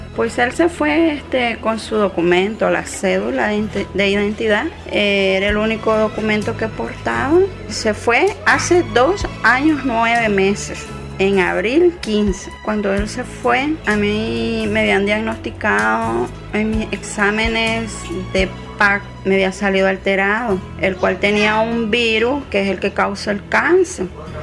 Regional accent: Corinto, Chinandega, Nicaragua; Soy de Corinto, departamento de Chinandega.

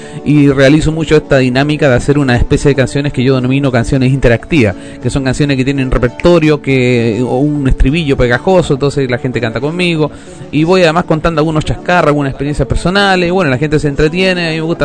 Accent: Iquique, Tarapacá, Chile; moved away as an adult; now in Santiago, Chile; yo soy un chileno, ¿cierto? Nacido en el norte del país, nacido y criado y mal criado en Iquique, y me vine por allá por el año 85 a radicar a Santiago

